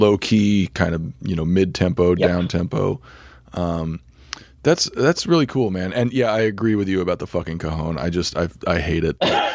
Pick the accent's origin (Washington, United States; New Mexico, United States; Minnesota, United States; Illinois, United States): New Mexico, United States; Yeah, I moved to New Mexico when I was five, and that's, yeah, I get it.